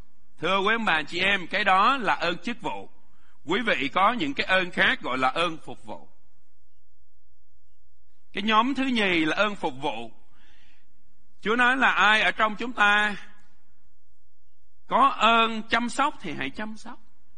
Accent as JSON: {"language": "Vietnamese", "region": "Quang Ninh", "country": "Vietnam", "tie": "born there", "said": "Tại vì tôi sinh ra ở Quảng Ninh, ở đó có mỏ than."}